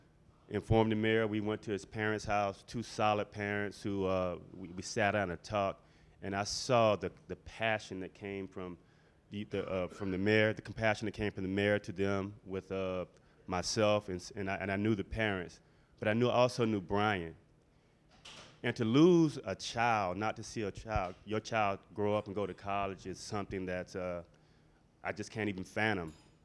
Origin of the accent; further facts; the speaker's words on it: Savannah, Georgia, United States; now in Minneapolis, United States; I'm from Savannah, Georgia, and I called home yesterday. My mom said it's 80 degrees and sitting on the front porch.